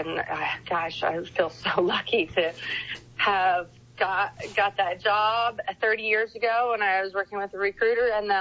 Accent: California, United States; So being born and raised in California, I feel like I really haven't explored any places

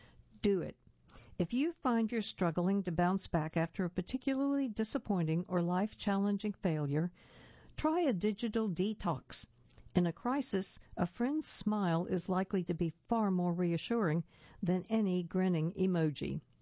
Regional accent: Oklahoma, United States; Growing up in Oklahoma, everything had been flat, so Mom built me a treehouse to stare at the stars.

